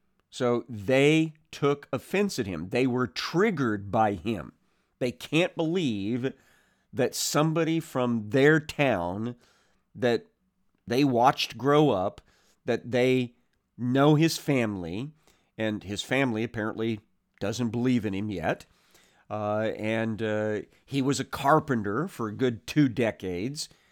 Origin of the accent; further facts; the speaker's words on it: Missouri, United States; When I have gone back to my hometown in southern Missouri and preached there